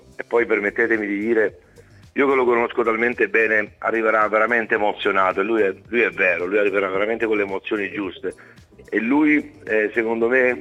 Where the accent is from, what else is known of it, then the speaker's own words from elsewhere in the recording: Naples, Campania, Italy; tifo Napoli, la mia terra, la mia città, la mia gente